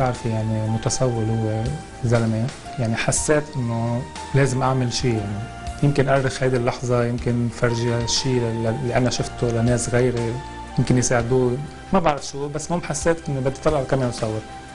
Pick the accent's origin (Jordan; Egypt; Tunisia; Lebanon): Lebanon; انا لبناني